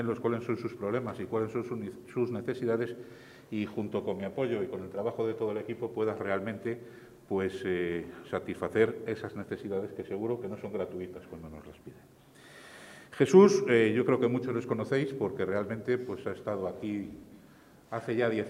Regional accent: Castile and León, Spain; como castellano leonés, como médico, como sanitario y como político, no puedo más que darles las gracias en este momento

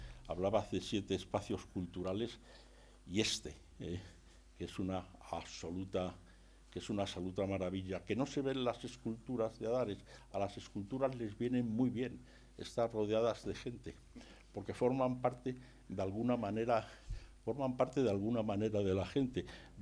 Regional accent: Béjar, Castile and León, Spain; porque yo soy de Béjar y lo de los 20.000 habitantes para nosotros sería una meta

